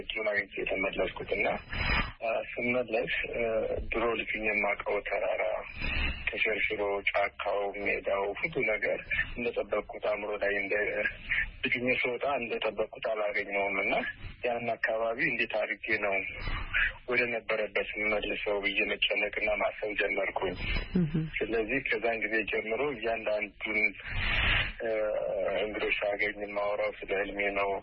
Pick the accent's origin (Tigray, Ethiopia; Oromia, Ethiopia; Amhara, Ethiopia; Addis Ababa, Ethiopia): Addis Ababa, Ethiopia; also born or lived in Dega Damot, West Gojjam; የተወለድኩት እንደ ማንኛውም የአስፋልት ልጅ ቦታ ውስጥ ነው የተወለድኩ። ደብረ ማርቆስ ወደ 80 ኪሎ ሜትር ይገባል። ምዕራብ ጎጃም ደጋዳሞት ወረዳ ነው የተወለድኩትኝ። ጣመ ጊዮርጊስ የሚባል ቤተክርስቲያን አለ እዛ አካባቢ። በስምንት አመቴ ወደ አዲስ አበባ ወንድሞች አመጡኝ የተሻለ ትምህርት እንድማር